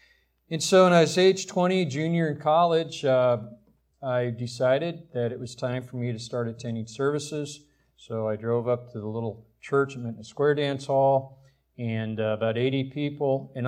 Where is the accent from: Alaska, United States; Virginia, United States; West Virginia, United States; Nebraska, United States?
Nebraska, United States; Ravenna; I'm originally from a small dirt farm, actually. I grew up in Nebraska, a little town, Ravana, Nebraska, about 1,300 people.